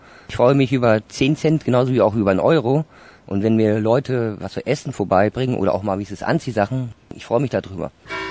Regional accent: Brakel, North Rhine-Westphalia, Germany; also born or lived in Soest; Ich bin in Soest geboren, die ist also mit dran. Dann ist meine Mutter und mein Vater dann irgendwann nach Brakel, Kreis Höxter gezogen.

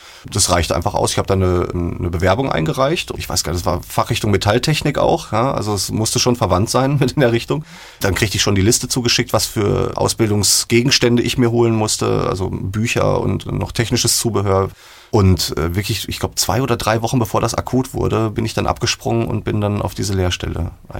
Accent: Letmathe, North Rhine-Westphalia, Germany; now in Iserlohn, Germany; Ich bin tatsächlich in Letmathe aufgewachsen, habe da die ersten 20 Jahre sogar meines Lebens verbracht. Und nach meiner Inhaftierung im Gefängnis bin ich dann das erste Mal weggezogen, sehr weit weggezogen, nämlich nach Iserlohn. Also ein kleiner Sprung von 10 Kilometern und jetzt wohne ich seit etwa 11 Jahren, 12 Jahren

